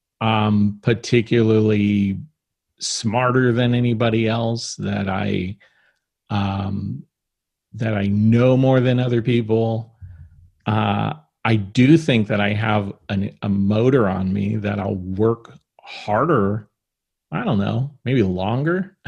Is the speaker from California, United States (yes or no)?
yes; Bakersfield, California, United States; I grew up in Bakersfield, California, well, scrappy, not desert town, but practically